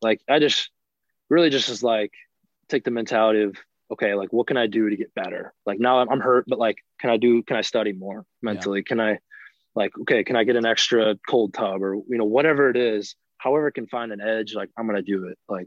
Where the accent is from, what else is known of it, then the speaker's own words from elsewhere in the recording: Wisconsin, United States; why am I not playing against Wisconsin, my home state, in their home stadium to go beat their ass?